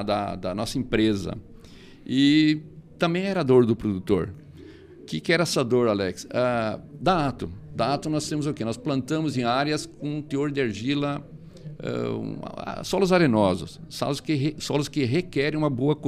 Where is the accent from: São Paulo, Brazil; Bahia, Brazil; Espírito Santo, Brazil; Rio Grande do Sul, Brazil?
Rio Grande do Sul, Brazil; Rondinha; Eu sou da região do Alto Uruguai. Eu nasci em uma cidade que se chama Rondinha, no Rio Grande do Sul. E o meu pai era um pequeno produtor e tinha um comércio. Então eu me criei na roça mesmo.